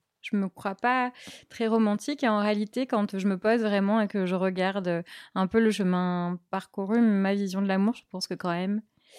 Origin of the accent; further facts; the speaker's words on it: South-East, France; je viens du Sud, ouais. Je crois que je n'ai pas trop d'accent marqué, mais non, oui, je viens du Sud. Ouais. Je suis un produit du Sud-Est.